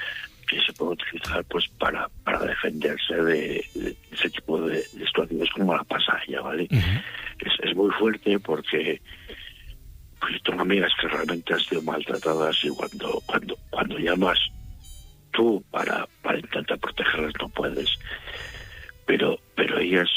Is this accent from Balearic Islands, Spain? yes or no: no; Burgos, Castile and León, Spain; yo soy de Burgos